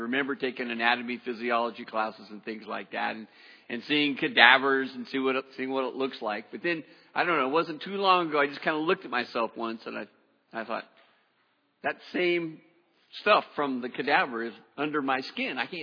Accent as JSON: {"language": "English", "region": "California", "country": "United States", "said": "I'm a Californian, I'm an American"}